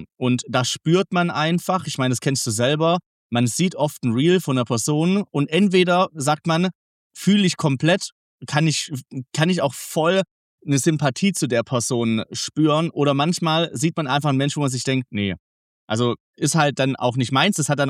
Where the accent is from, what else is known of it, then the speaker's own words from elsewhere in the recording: Göppingen, Baden-Württemberg, Germany; Also ich komme aus Göppingen. Das ist so 20 Minuten entfernt von unserem schönen Stuttgart. Bin jetzt am 5. Mai 31 geworden. Und yes, bin hier im Schwabenland zu Hause.